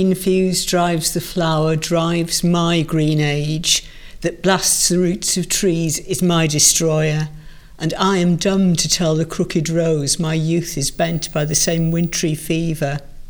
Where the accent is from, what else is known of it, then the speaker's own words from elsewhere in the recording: Rhondda, Wales, United Kingdom; The Rhondda